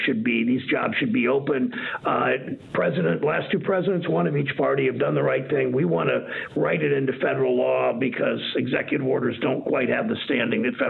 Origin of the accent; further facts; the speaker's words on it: Mansfield, Ohio, United States; I grew up in Mansfield, a town that was a town of 50,000, lost a lot of manufacturing jobs, great place to live, great place to grow up, good public schools.